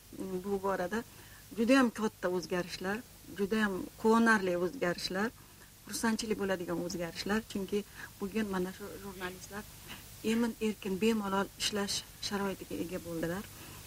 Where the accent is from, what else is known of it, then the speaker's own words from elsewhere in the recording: Margilan, Fergana Region, Uzbekistan; Men asli Marg'ilonda tug'ilib o'sganman, Marg'ilonlikmiz.